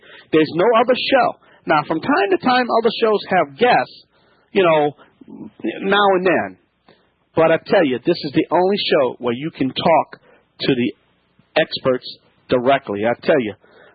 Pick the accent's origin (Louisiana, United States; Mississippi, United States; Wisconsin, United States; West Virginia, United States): Louisiana, United States; from the Bayou Land.